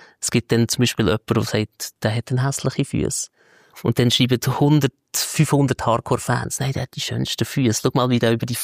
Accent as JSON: {"language": "German", "country": "Switzerland", "said": "Dann bin ich quasi auch über Nacht bekannt worden als Schweizer Barfuß-Cellist."}